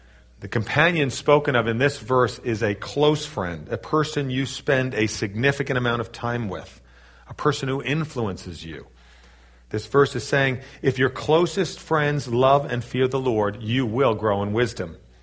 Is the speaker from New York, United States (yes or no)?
yes; New York City, New York, United States; I was brought up in New York City. I learned to drive in New York City.